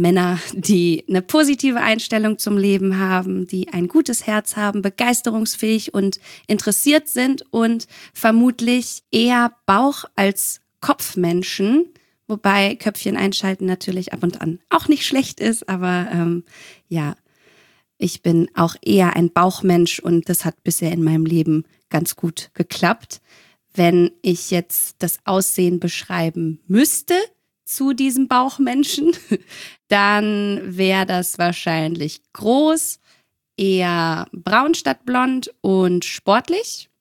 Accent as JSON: {"language": "German", "region": "North Rhine-Westphalia", "country": "Germany", "lives_now": "Offenbach, Germany", "said": "29 Jahre alt. Ich komme ursprünglich aus NRW und wohne jetzt seit 2 Jahren in Offenbach."}